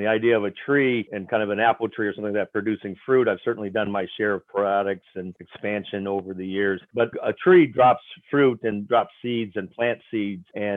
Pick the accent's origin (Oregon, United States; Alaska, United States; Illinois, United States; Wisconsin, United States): Illinois, United States; Rock Island; I grew up in Rock Island, Illinois, in about a 90% neighborhood, African-American neighborhood, very comfortable in those kinds of environments.